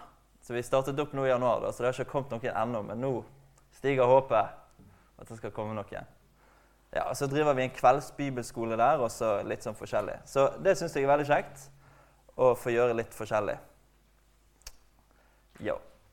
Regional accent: Bergen, Vestland, Norway; Jeg kommer fra Bergen.

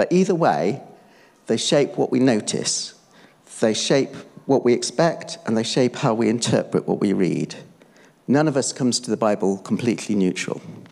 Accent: Bristol, South West England, United Kingdom; So I was born and bred in Bristol. I was born in Redland.

